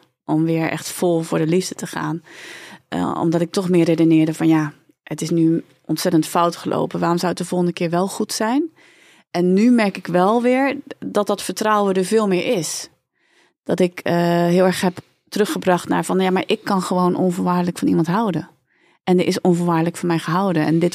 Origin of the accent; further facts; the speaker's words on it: Hendrik-Ido-Ambacht, South Holland, Netherlands; also born or lived in South Korea; de eerste vraag is eigenlijk, waar kom je vandaan? Dan zeg ik, nou, uit Hendrikje door Ambacht. Is de tweede vraag, waar kom je echt vandaan? Uit Zuid-Korea.